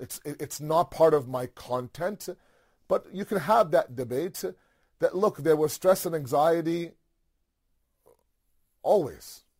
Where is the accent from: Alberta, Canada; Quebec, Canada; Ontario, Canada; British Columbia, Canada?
Ontario, Canada; Toronto; I was born and raised in Toronto. You know, I was born to typical Pakistani parents, immigrant parents. And so me growing up here in Toronto, where I'm coming to you from